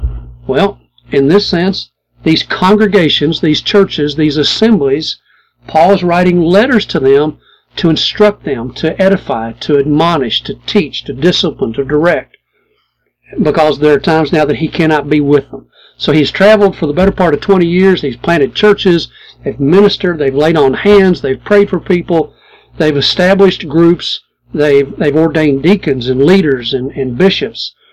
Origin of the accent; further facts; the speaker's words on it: Kentucky, United States; also born or lived in Indiana; I'm a Kentuckian at heart. Now, I was born in Indiana. Don't tell anybody that. So I guess I was born a Hoosier, but immediately I was translated. I was translated back into God's country.